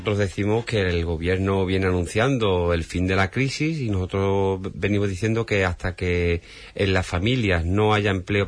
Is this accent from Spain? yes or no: yes; Spain; los trabajadores peor pagados somos los españoles.